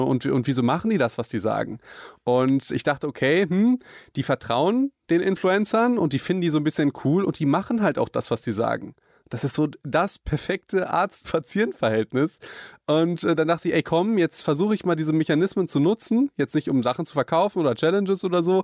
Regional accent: Hagen, North Rhine-Westphalia, Germany; also ich komme aus einer kleinen Stadt, also ich komme aus Hagen

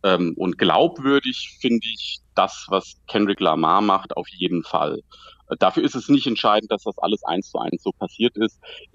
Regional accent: Germany; also ich bin in Deutschland im Dorf groß geworden, eher bürgerliche Verhältnisse, hier zur Uni gegangen

